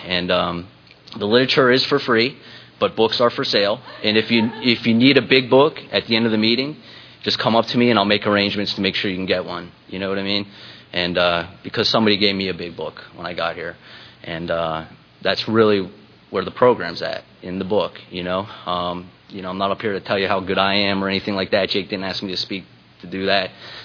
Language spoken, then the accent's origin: English; Pittsburgh, Pennsylvania, United States; I'm originally from Pittsburgh